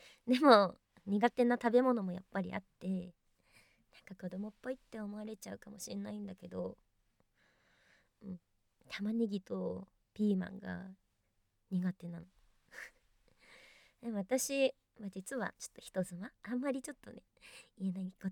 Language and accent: Japanese; Kanagawa, Japan; 出身地は神奈川県です。